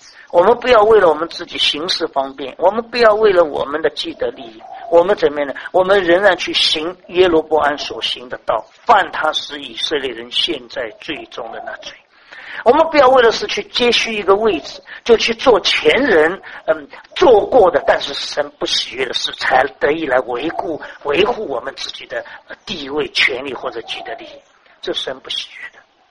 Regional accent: China; 我们中国人常常讲孝孝孝，讲孝字，有没有？

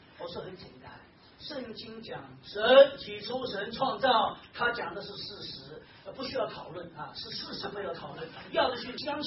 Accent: Shanghai, China; born there; 他没有想到我是生在上海的。

